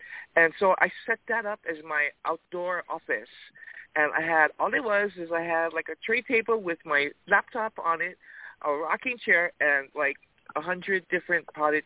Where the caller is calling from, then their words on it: Kapolei, Hawaii, United States; I'm calling from Kapolei in on the island of Oahu in Hawaii.